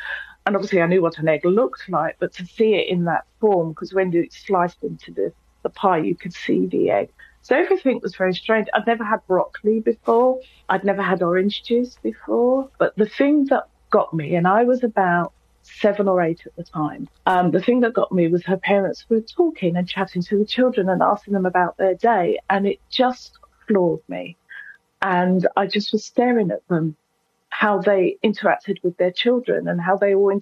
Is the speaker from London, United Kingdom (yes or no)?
yes; London, United Kingdom; I'm in my mid-50s, and so I grew up in London in the 70s, and I was from a very large family, and I was a latchkey kid like lots of children. I lived on a council estate in Brixton